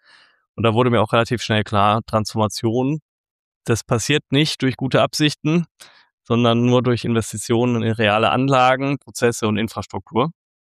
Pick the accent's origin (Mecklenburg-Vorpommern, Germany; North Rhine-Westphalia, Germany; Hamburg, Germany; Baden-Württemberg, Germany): North Rhine-Westphalia, Germany; Ursprünglich komme ich aus Nordrhein-Westfalen und genauer gesagt aus dem Rheinland.